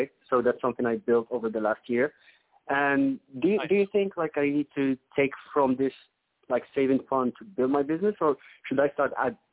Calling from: Morocco; English is a second language; I'm calling from Morocco, by the way. Hope you are hearing me well.

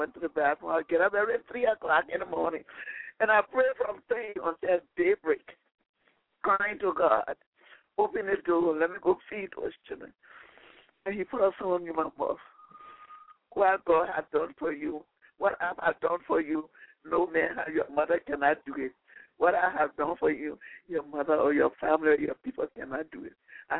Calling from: Atlanta, Georgia, United States; I'm calling from Atlanta, Georgia.

